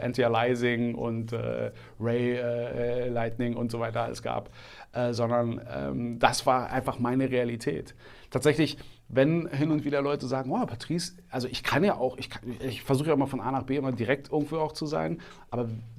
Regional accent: Berlin, Germany; born there; ich bin gebürtiger Berliner, ich kenne die Stadt.

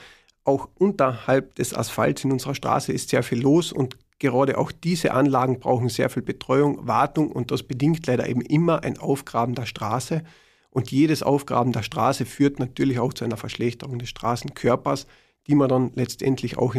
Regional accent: Villach, Carinthia, Austria; so meine Heimatstadt etwas weiterbringe

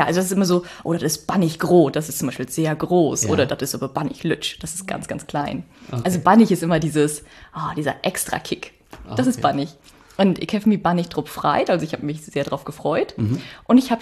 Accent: Northern Germany, Germany; Also ich als Norddeutsche kenne so ein bisschen Schnee, ja, aber nicht so viel wie das da in Akureyri.

